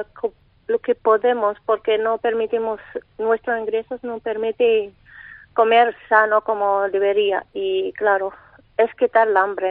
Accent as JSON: {"language": "Spanish", "country": "Morocco", "moved": "yes", "lives_now": "Spain", "said": "De Marruecos."}